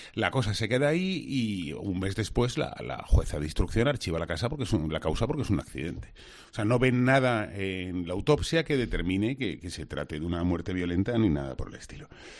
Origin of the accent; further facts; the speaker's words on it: Spain; pero nosotros que somos los españoles muy dados a la sospecha